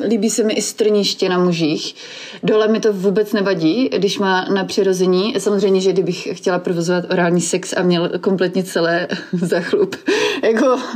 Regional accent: Brno, South Moravian Region, Czechia; moved away as an adult; now in Helsinki, Finland; Narodila jsem se v Brně, vyrůstala jsem v Brně, mým druhým doma v České republice, asi Žďár nad Sázavou. A 12 let žiju v zahraničí a 8 let vlastně moje doma je teďka ve Finsku.

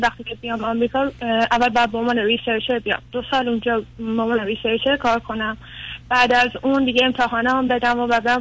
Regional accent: Iran; moved away as an adult; now in Italy; ولی ایرانو همیشه دوست دارم، هنوزم دوست دارم، ولی برای دوران تخصصمو نمیدونم، نمیخوام برگردم ایران بخونم

